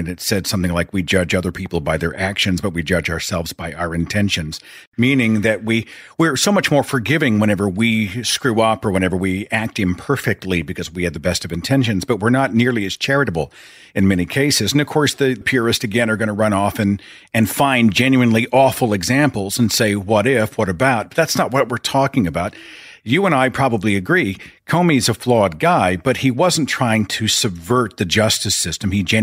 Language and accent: English; Oklahoma, United States; He was a representative here in in the state of Oklahoma, my home state.